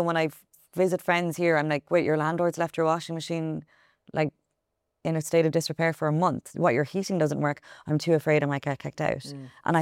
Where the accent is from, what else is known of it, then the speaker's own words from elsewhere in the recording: Ireland; as Irish people as well, coming from a colonized country